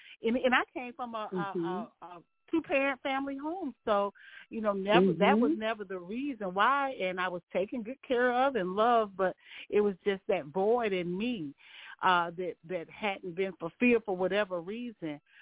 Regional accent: St. Louis, Missouri, United States; Born and raised in St. Louis, Missouri, came from a family of lifelong entrepreneurs.

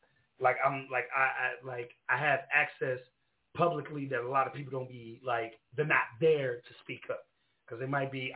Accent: Chicago, Illinois, United States; Well, I'm a Chicagoan, like birth certificate and everything.

